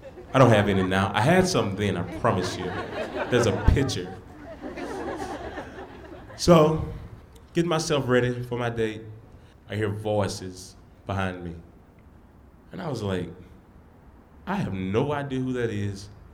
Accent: Canton, Mississippi, United States; I'm from Canton, Mississippi, a very small rural town. And growing up in Canton, it was always understood, or my parents always made it known to me, that I know my place in the society. And so Canton is mostly black, and some white folks there as well.

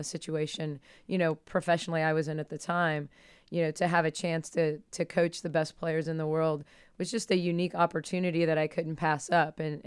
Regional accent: Midwest, United States; I grew up in Big Ten country, played in the Big Ten, then transferred and played at Marquette.

